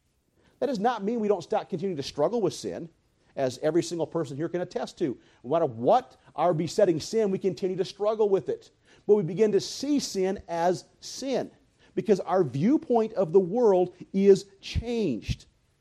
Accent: United States; No, I'm an American. I love America.

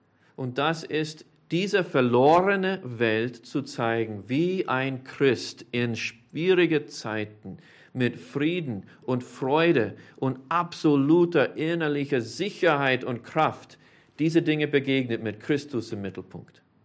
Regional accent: United States; also born or lived in Austria; Ich bin kein Österreicher, ich bin Amerikaner. Ich bin zwar hier geboren, aber der Herr hat uns hierher geführt

